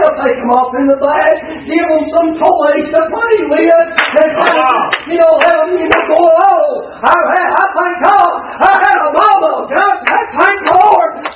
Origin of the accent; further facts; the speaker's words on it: Tennessee, United States; I ain't got a whole lot. I'm just from Tennessee.